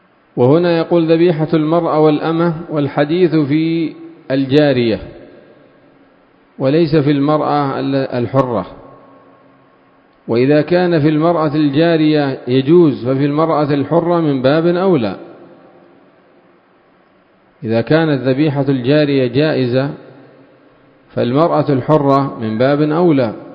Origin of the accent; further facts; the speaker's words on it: Yemen; من هذا الدجاج الذي عندنا في اليمن